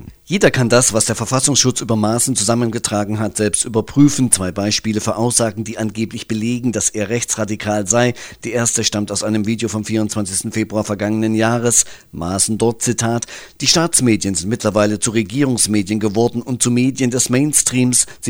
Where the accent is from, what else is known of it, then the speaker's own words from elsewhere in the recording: Thuringia, Germany; ich bin Thüringer, darf das, nutze ich den Begriff nicht